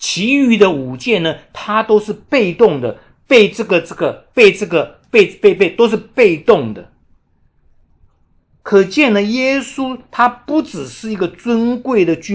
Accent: China; 我们中国人所谓的礼尚往来。

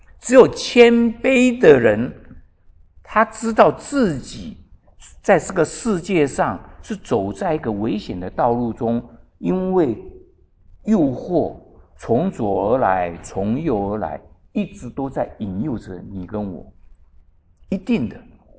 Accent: China; 所谓的我们中国人说举头三尺有神明

